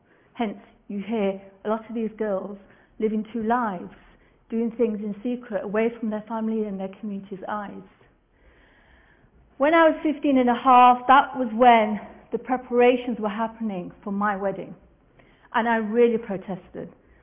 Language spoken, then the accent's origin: English; England, United Kingdom; growing up in England did not actually give me the same life as my peers.